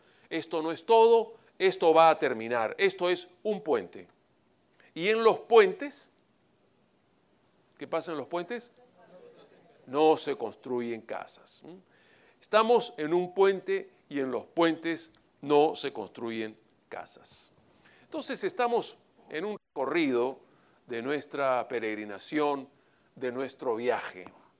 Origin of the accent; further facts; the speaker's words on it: Peru; now in Venezuela; yo no soy venezolano, ojo, estoy hablando como extranjero, vivo allá, pero soy peruano.